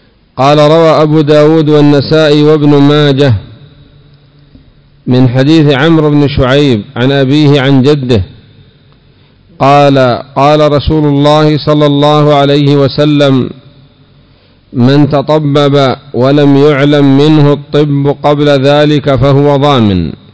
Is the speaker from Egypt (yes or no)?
no; Yemen